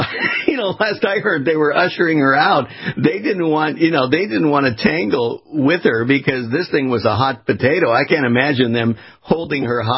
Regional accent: California, United States; I mean, I grew up in California, Rachel.

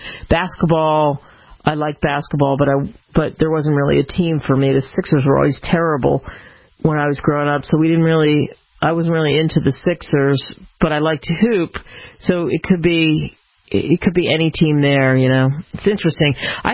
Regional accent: Philadelphia, Pennsylvania, United States; I grew up in Philly, so I'm an Eagles fan

